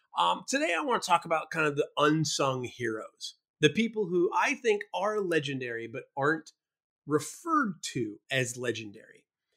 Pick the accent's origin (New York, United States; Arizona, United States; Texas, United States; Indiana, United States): New York, United States; growing up in New York, if you didn't go to see Madison or didn't go to see the Globetrotters at Madison Square Garden, you were probably an abused child.